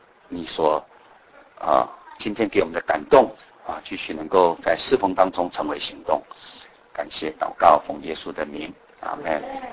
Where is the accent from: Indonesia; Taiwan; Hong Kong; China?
Indonesia; 别人看我们是印尼的土人、野蛮人、番人